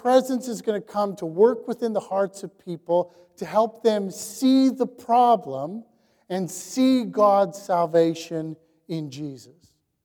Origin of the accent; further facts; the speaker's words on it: Canada; And as Canadian Christians, we probably need to hear it.